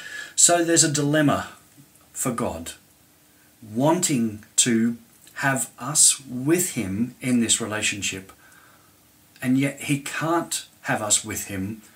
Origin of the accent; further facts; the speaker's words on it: Australia; moved away as an adult; now in United Kingdom; And originally, we're from Australia, but we've been in the UK for over 15 years, and this is definitely home.